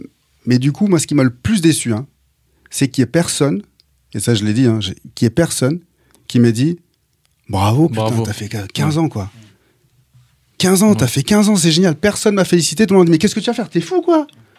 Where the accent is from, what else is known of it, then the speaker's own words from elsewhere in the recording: Pau, Nouvelle-Aquitaine, France; je viens de Pau